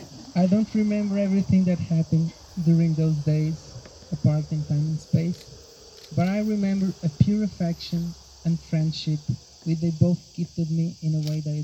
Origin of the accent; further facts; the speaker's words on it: Portugal; English is a second language; As you already noticed, English is not my native language. Actually, I come from Portugal.